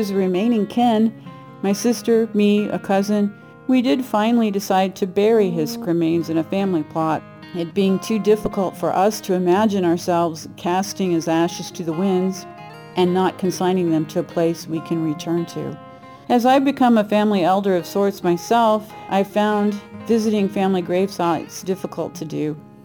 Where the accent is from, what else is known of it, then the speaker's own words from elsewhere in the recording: Dodge City, Kansas, United States; from Dodge City, Kansas.